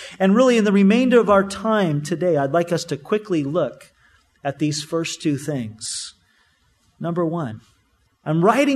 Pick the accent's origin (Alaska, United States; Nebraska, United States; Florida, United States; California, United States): California, United States; And growing up in Orange County, I had been, you know, we would go to Disneyland several times a year.